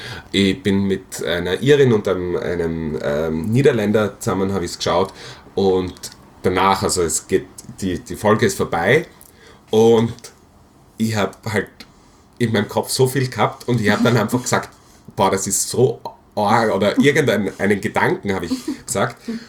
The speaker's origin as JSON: {"language": "German", "town": "Graz", "region": "Styria", "country": "Austria", "moved": "yes", "said": "also ich komme aus Graz, würde glaube ich nicht mehr nach Graz zurückgehen"}